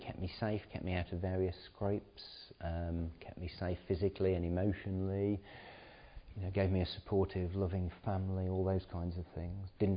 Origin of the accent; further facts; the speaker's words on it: Dudley, West Midlands, United Kingdom; born there; So I was born in Dudley, which is somewhere down the road down there, which, if you don't know, it's on the western edge of the West Midlands conurbation. It's where the sort of buildings stop and then the countryside starts.